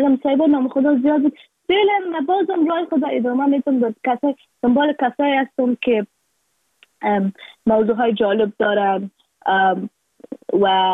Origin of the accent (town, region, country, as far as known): Afghanistan